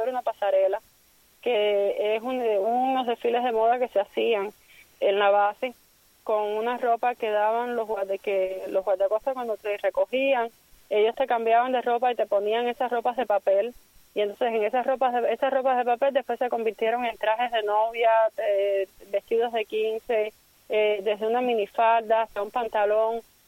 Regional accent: Cuba; moved away; tenemos que recordar que todos somos cubanos. No importa en el año que hayamos llegado

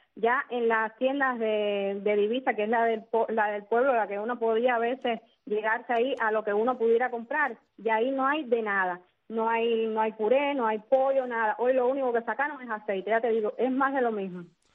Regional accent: Cuba; yo soy una cubana de a pie.

